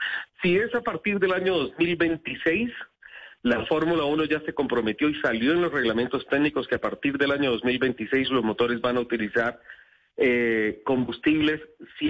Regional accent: Colombia; soy el primer colombiano a levantar la mano

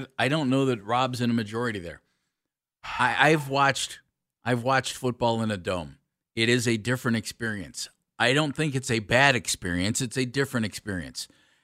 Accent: Ohio, United States; And I'll be honest. I'm from Northeast Ohio.

